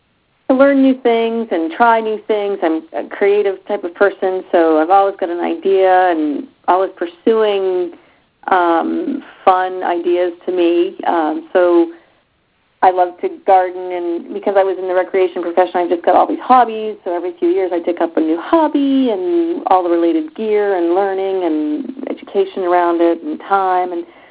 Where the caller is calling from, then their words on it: New Hampshire, United States; I'm calling from New Hampshire.